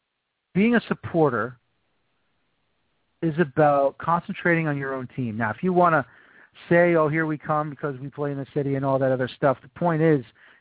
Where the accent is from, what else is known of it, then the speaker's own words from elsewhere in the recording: Bronx, New York, United States; being originally from the Bronx and being a New Yorker